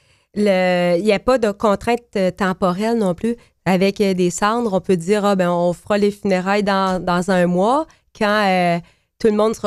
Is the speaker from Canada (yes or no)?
yes; Coaticook, Quebec, Canada; Je veux pas que les gens de ma ville natale qui écoutent la chronique pensent que je n'ai pas Quaticook dans mon cœur.